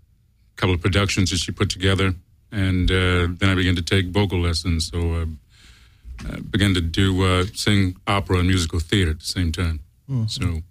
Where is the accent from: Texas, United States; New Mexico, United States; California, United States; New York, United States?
California, United States; Los Angeles; In Los Angeles. Mm-hmm. I was born and raised in Los Angeles. Isn't that strange?